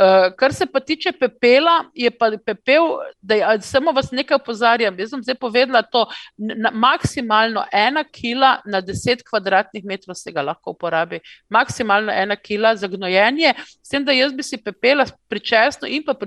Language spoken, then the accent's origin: Slovenian; Ptuj, Drava, Slovenia; also born or lived in Izola; redko kdo ve, da sem jaz doma iz Izole, so me preselili zelo hitro, še čist kot otroka na Ptuj.